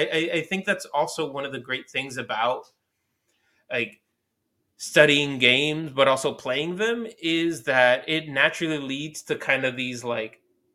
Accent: Puerto Rico; I'm from Puerto Rico. My parents are Cuban. My grandmothers and grandfathers are Cuban.

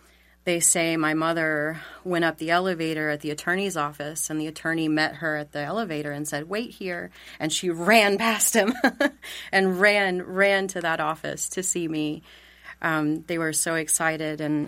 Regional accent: Oklahoma City, Oklahoma, United States; born there; And I was born in Oklahoma City.

